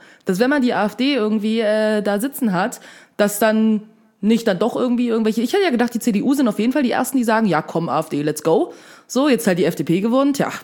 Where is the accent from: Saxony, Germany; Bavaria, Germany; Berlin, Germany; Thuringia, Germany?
Thuringia, Germany; born there; ich bin ja in Thüringen geboren